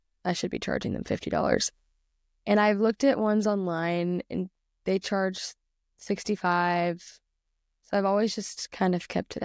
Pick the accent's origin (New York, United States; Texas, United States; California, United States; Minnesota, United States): Texas, United States; Fort Worth; I'm from Fort Worth, Texas, and I'm a senior at Arlington Heights High School